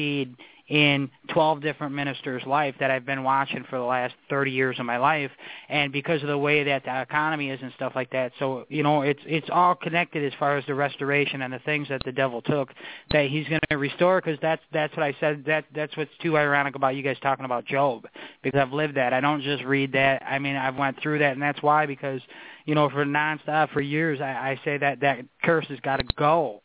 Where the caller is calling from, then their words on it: Ottawa, Illinois, United States; Okay, I'm calling from Ottawa, Illinois.